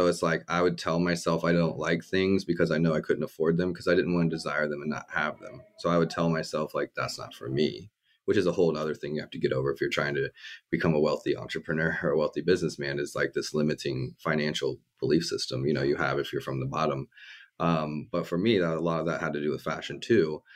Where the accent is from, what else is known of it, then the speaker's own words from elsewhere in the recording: Midwest, United States; One, growing up in the Midwest, like the malls are shit.